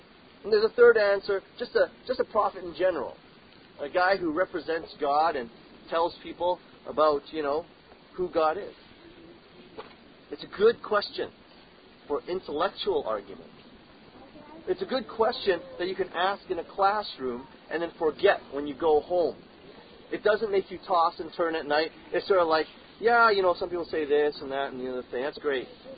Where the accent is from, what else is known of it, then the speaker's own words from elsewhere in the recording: Canada; And we're Canadian, right?